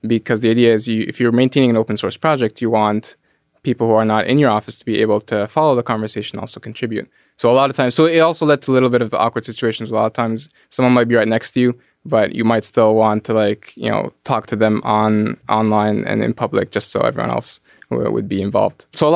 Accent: Egypt; born or raised there

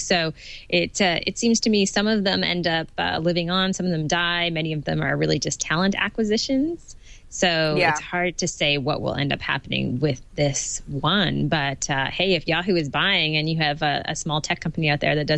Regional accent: Canada; because I am Canadian

